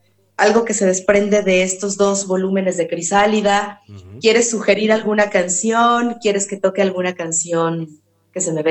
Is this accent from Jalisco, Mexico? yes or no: no; Mexico City, Mexico; Yo nací, crecí, vivo en la Ciudad de México.